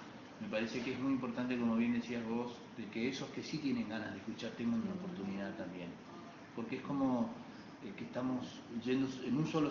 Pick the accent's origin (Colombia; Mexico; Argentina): Argentina; Bernardo de Irigoyen, Misiones; also born or lived in Santa Fe; Me crié en el medio del monte hasta los 9 años, así que amo profundamente esta provincia. Yo soy misionero